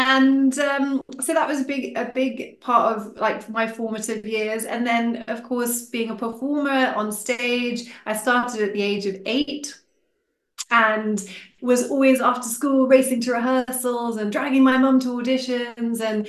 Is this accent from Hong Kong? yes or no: yes; Hong Kong; growing up in Hong Kong, I was always really passionate about learning.